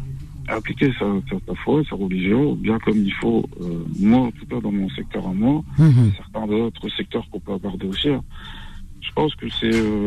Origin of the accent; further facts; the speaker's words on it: Morocco; Je suis marocain.